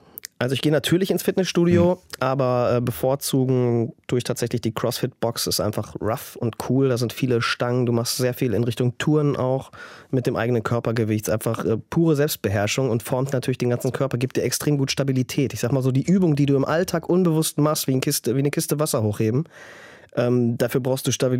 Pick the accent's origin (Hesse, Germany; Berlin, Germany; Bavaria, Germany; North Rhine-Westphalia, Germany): North Rhine-Westphalia, Germany; Recklinghausen; born there; now in Oer-Erkenschwick, Germany; ich wohne wirklich nur übergangsweise in Oer-Erkenschwick. Ich bin geboren in Recklinghausen.